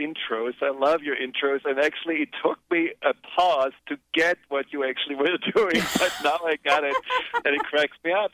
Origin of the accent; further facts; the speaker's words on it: Baden-Württemberg, Germany; I grew up in Germany in the Black Forest, and the Black Forest is very close to the French border.